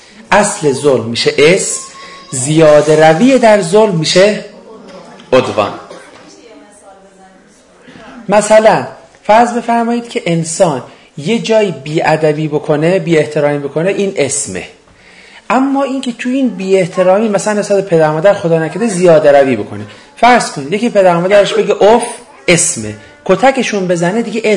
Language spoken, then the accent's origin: Persian; Iran; نرفتن ما به حج آرزوی عربستانه تا یه حج ناب آمریکایی برگزار بکنه و زهر حج که ما ایرانی هستیم رو بگیره.